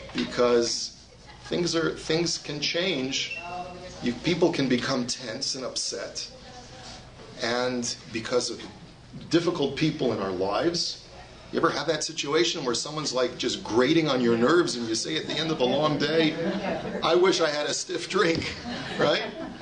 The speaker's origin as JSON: {"language": "English", "region": "California", "country": "United States", "said": "I know I come from California, so."}